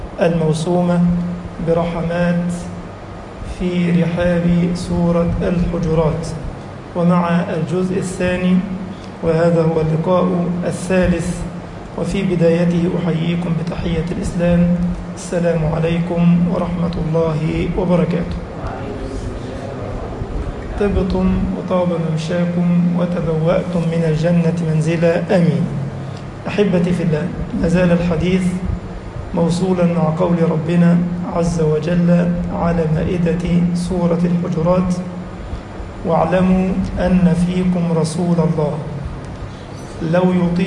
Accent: Egypt; اللهم اجعل بلدنا مصر أمنا أمانا سخاء رخاء وسائر بلاد المسلمين

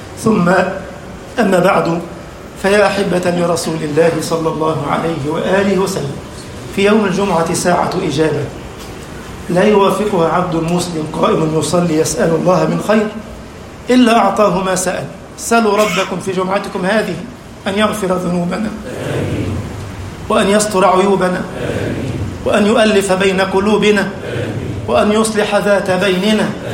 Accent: Egypt; اللهم اجعل بلدنا مصر أمنا أمانا، وسائر بلاد

